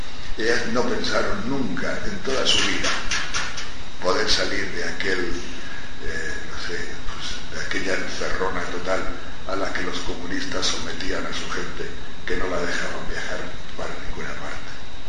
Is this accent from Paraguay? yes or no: no; Madrid, Community of Madrid, Spain; Digo, de Madrid, vengo de Madrid.